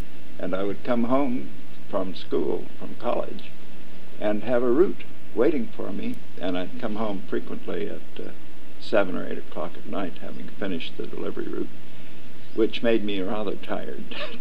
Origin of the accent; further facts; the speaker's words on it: St. Louis, Missouri, United States; Well, I grew up in the South Side.